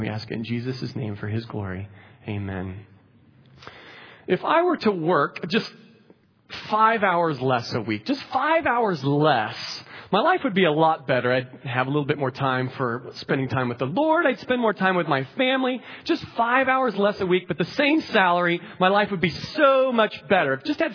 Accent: Nebraska, United States; I have already been called by God's grace to pastor a church in Nebraska, which is my home state, where I'm from originally.

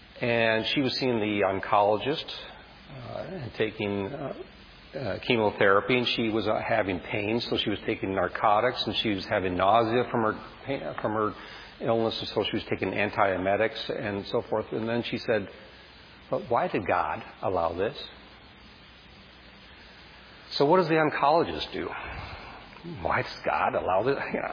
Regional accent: Bozeman, Montana, United States; And this is a picture from where we are from Bozeman.

